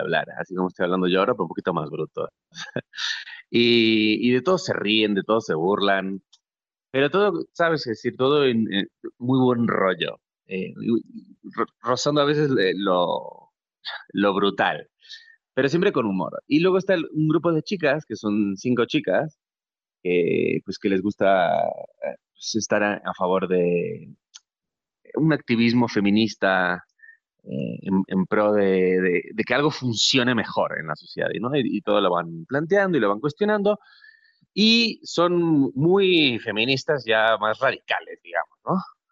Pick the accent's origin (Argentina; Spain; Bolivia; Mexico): Argentina; Buenos Aires; en esta peli aparece más mi yo porteño, ¿no? Mi yo de Buenos Aires, sí.